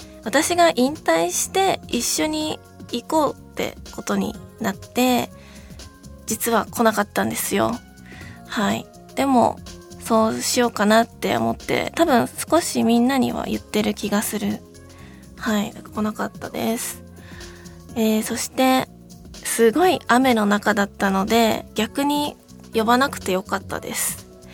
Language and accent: Japanese; Hokkaido, Japan; なんか私北海道出身なので